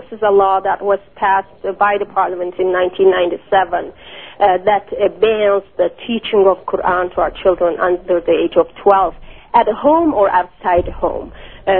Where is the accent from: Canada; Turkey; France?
Turkey; moved away as an adult; now in United States; moved to U.S. where I had my university degree in software engineering.